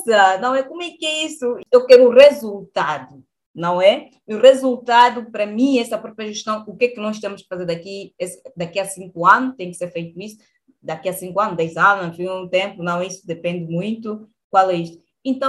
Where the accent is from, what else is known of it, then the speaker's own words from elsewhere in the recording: Lobito, Benguela, Angola; born there; no Lobito, por onde eu nasci, porque a Benguela é província, a Lobito é município